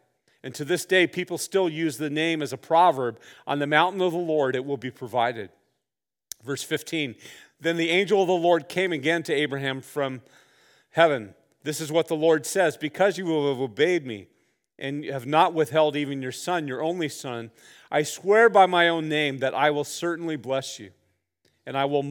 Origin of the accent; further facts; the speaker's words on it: Santa Barbara, California, United States; I grew up in Santa Barbara.